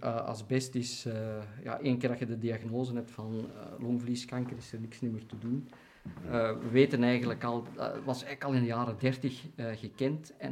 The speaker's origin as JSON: {"language": "Dutch", "town": "Rijkevorsel", "region": "Antwerp", "country": "Belgium", "tie": "born or raised there", "said": "Dus ik ben opgegroeid in Eikenvorsel."}